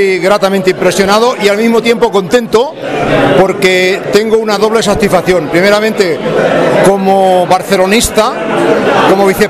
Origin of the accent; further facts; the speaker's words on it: Salobre, Castilla-La Mancha, Spain; yo soy de Castilla-La Mancha, soy de Salobre, y es una emoción venir aquí a mi tierra